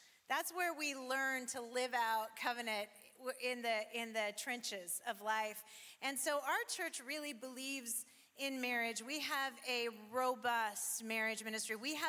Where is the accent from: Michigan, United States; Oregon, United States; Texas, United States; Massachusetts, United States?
Oregon, United States; Bend; I'm from Bend, so I'm a little side-eye at it